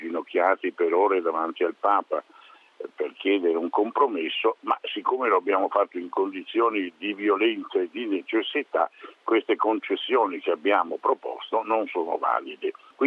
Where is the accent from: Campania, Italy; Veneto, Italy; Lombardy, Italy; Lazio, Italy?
Veneto, Italy; Venice; Io ho un difetto, sono veneziano